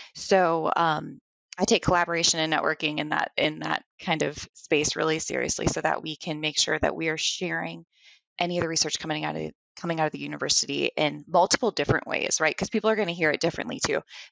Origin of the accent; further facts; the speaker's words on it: St. Cloud, Minnesota, United States; So I'm originally from Minnesota. I grew up in St. Cloud, Minnesota, which is on the Mississippi River, about 3 hours from the headwaters.